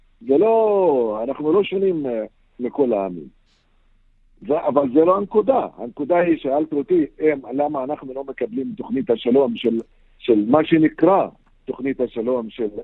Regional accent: Palestine; Hebrew is a second language; האם אני כפלסטיני צריך לקבל את זה?

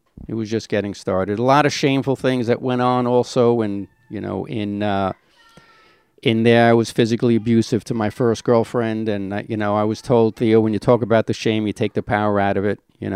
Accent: Brownsville, New York, United States; So all that stuff happened when I grew up in Brownsville, and we moved to Queens.

